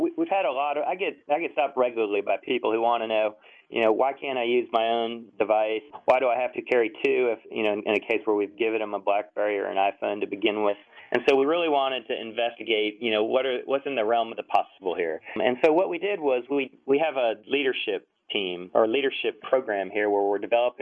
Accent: Oxford, Ohio, United States; I grew up in Ohio, in Oxford, Ohio, near Cincinnati

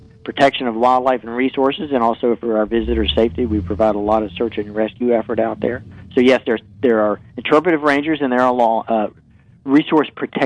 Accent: East Coast, United States; Those of us that grew up, I grew up here on the East Coast.

